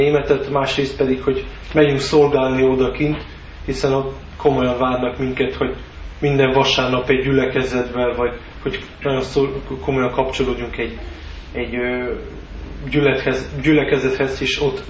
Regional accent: Slovenia; Szlovéniából jöttem.

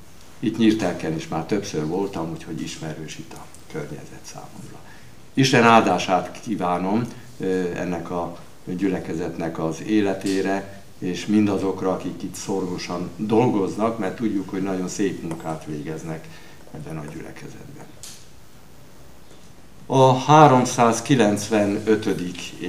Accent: Săcele, Brașov County, Romania; also born or lived in Cluj-Napoca; az egyik faluban, Hosszúfalu fűrészmezőn születtem, édesapám ott volt lelkész, édesanyám ott volt kántor, úgyhogy én ott nőttem fel, később a kolozsvári teológián végeztem, majd 2 évig voltam Aradon segédlelkész, utána pedig Kolozsvárra visszakerültem

